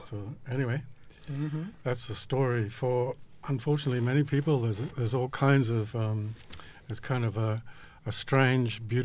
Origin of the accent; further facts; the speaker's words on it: Western Australia, Australia; born there; So I was born in Noongar country in Northern, yeah?